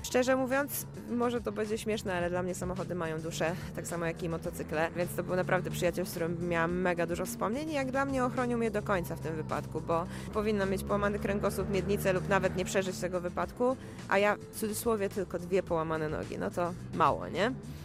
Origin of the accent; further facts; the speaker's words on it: Jelenia Góra, Lower Silesian Voivodeship, Poland; Pochodzę z Jeleniej Góry, więc tam też się uczyłam i kończyłam edukację